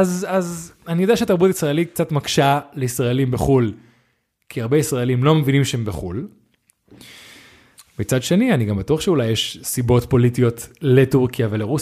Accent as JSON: {"language": "Hebrew", "country": "Spain", "tie": "born or raised there", "said": "האמת שגם זה משהו מאיך שגדלתי בספרד, תמיד הקטע של לדבר עברית זה היה משהו קצת עקרוני."}